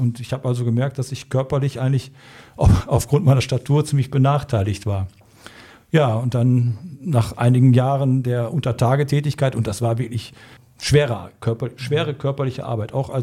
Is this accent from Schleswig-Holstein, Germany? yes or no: no; Voerde, North Rhine-Westphalia, Germany; Ich bin also in Förde aufgewachsen und in Förde auch zur Schule gegangen